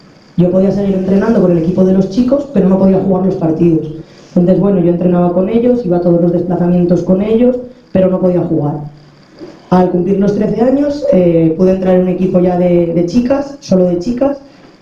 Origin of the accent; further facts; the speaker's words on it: Teruel, Aragon, Spain; moved away as an adult; yo no soy de aquí, soy de Teruel, ¿vale? Me vine aquí a estudiar con 18 años. Y yo empecé jugando allí en mi ciudad natal